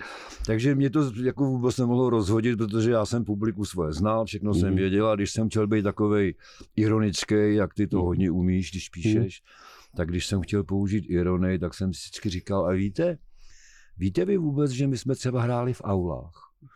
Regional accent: Ostrava, Moravian-Silesian Region, Czechia; Ale my jsme v Ostravě vždycky byli doma, Železné srdce republiky. Ano. Popravdu, ale my jsme prostě Ostraváci.

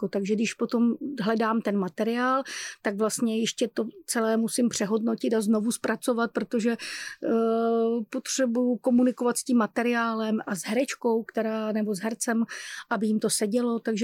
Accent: Brno, South Moravian Region, Czechia; Já jsem z Brna, takže pro mě ta cesta vlakem je jako ten čas

